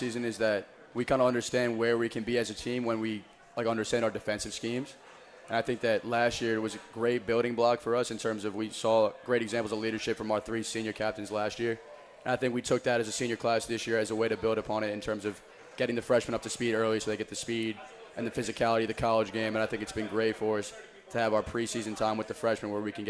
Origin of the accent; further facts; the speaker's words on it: New York, United States; I'm a New York City FC fan because I'm from New York